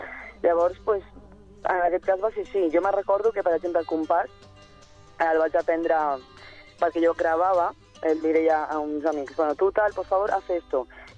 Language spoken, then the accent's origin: Catalan; Barcelona, Catalonia, Spain; jo soc de Torres i Baix, bueno, de Sant Andreu, de Torres i Baix, però em vaig juntar molt a Santa Coloma